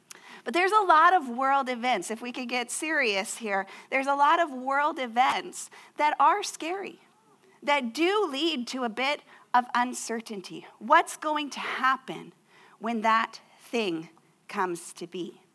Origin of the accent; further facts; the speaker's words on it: United States; I grew up in the United States, and if you know one thing about America and sports is that we really love cheerleaders.